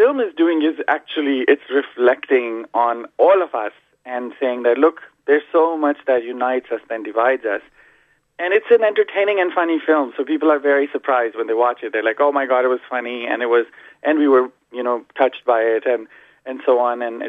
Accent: Pakistan; moved away; also born or lived in Canada; growing up in Pakistan, you only wake up once you 15, you just know nothing, you know.

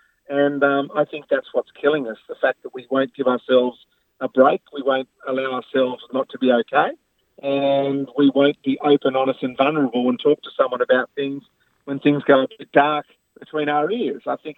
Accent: Australia; is being an Aussie male actually killing us

